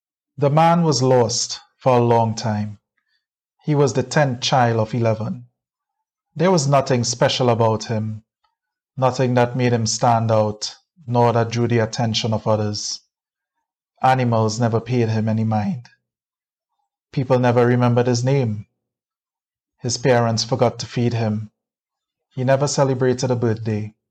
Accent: Trinidad & Tobago; I am a writer from Trinidad and Tobago. I was born here, I am based here, worked here, was educated here, Trini to the bone.

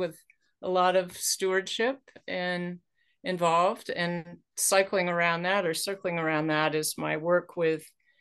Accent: Edmonds, Washington, United States; also born or lived in Seattle; I grew up here in the Northwest. I was born in Seattle, grew up in Edmonds, Washington, which is about 15 miles north of Seattle.

